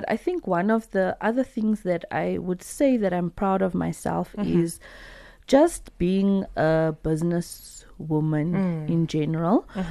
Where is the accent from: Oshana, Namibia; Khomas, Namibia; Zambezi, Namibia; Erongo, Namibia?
Khomas, Namibia; Windhoek; born there; I was born in Windhoek. Yes, but my roots is from the south.